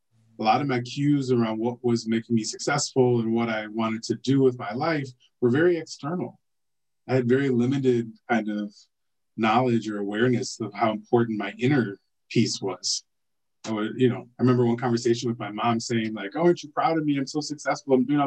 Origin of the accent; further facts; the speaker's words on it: Chicago, Illinois, United States; I am from Chicago. I, grew up in the South Side, and my mother was a practitioner, right?